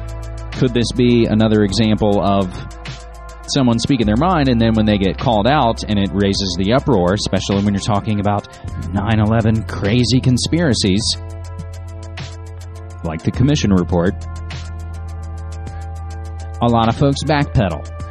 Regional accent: West Virginia, United States; we'll return to my home state of West Virginia, where we have the former governor resigning

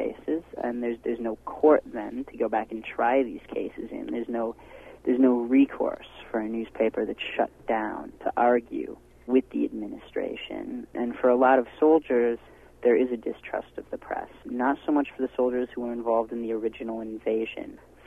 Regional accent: United States; And I'm American. I speak American English

